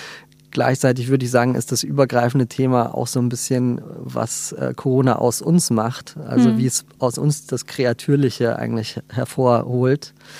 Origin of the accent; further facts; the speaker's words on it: Munich, Bavaria, Germany; bin Münchner Kindl, komme aus dem Glockenbachviertel ursprünglich. Jetzt hat es mich ein bisschen anders verschlagen in der Stadt. Bin mittlerweile jetzt stolze 39.